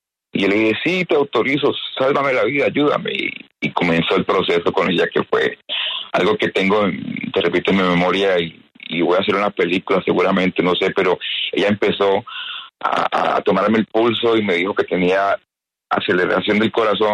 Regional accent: Buga, Valle del Cauca, Colombia; sí soy colombiano, nací en Buga, soy bugueño del alma, colombiano del alma.

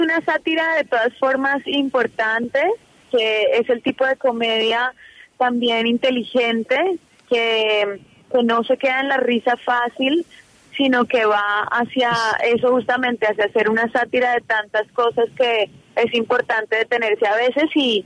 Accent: Colombia; no quiero pensar que me voy a despedir nunca de el mercado colombiano y latino que me hace tan feliz

